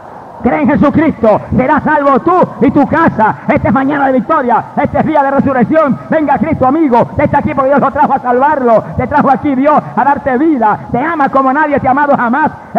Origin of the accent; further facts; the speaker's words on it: Camuy, Puerto Rico; Mi papá, que no creía ni en la luz eléctrica, y tenía la agencia hípica en Camuy, en mi pueblo, primero lo sanó.